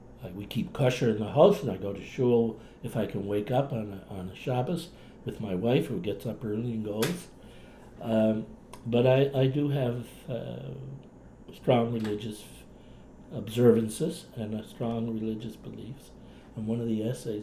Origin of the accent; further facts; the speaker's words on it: Nova Scotia, Canada; accent: Cape Breton; With my Cape Breton accent.